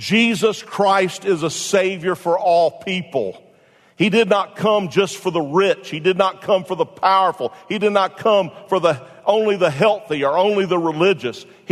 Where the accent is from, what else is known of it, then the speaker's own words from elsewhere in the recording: Jacksonville, Florida, United States; Redheaded kid growing up on Barnes Road in Jacksonville, Florida at the Willowick Apartments. Number 10.